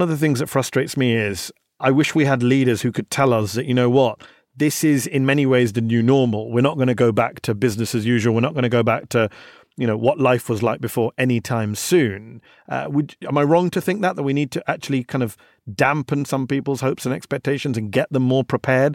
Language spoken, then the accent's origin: English; United Kingdom; especially in my home country, the UK